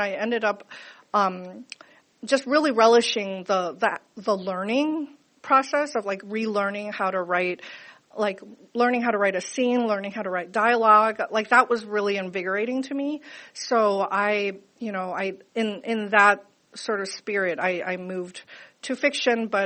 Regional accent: California, United States; I might end up having to write another book, about growing up in the Silicon Valley

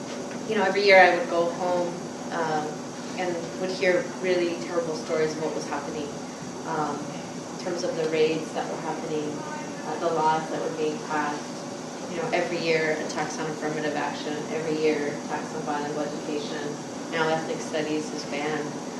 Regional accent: Guadalupe, Arizona, United States; born there; moved away; I was born in Phoenix, Arizona, in this small town near the city called Guadalupe.

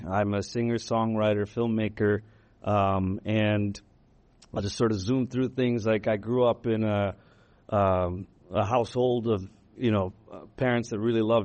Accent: Chicago, Illinois, United States; I'm from Chicago, so when he mentioned that, I was like, yeah.

